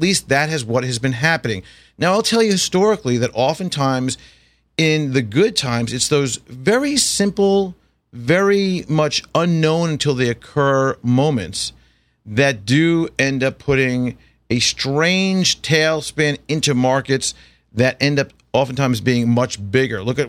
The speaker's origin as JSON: {"language": "English", "town": "Commack", "region": "New York", "country": "United States", "tie": "born or raised there", "said": "the house that I grew up in out in Commack, Long Island."}